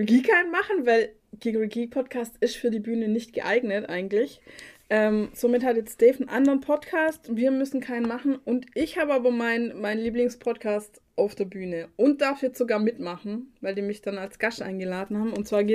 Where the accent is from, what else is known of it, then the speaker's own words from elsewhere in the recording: Baden-Württemberg, Germany; es war perfekt für mich als Schwäbin